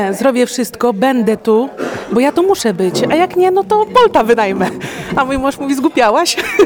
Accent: Sycyna, Masovian Voivodeship, Poland; Ja jestem ogólnie z województwa mazowieckiego, z koło Zwolenia, a dokładnie...

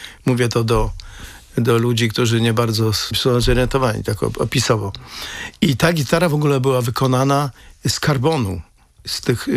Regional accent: Mława, Masovian Voivodeship, Poland; bo my z którego z Mławy pochodzimy, on też z Mławy.

